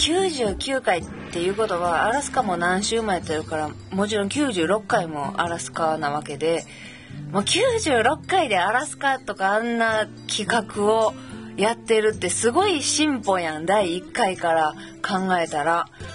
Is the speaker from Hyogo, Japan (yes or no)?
yes; Kobe, Hyogo, Japan; accent: Kansai dialect; now in Yokohama, Japan; 私今横浜でこうやって喋ってんねんけど、関西弁なのは神戸出身やからやねんけど、